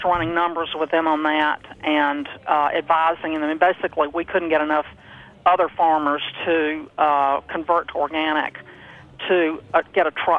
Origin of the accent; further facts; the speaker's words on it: Alabama, United States; I'm from Alabama.